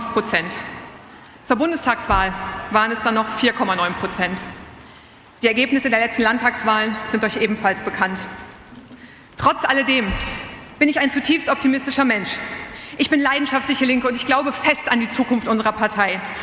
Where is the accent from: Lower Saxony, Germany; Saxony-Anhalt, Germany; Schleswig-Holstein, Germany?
Saxony-Anhalt, Germany; Ich bin in Sachsen-Anhalt geboren und aufgewachsen. Und ich habe in Halle-Saale Nahoststudien studiert.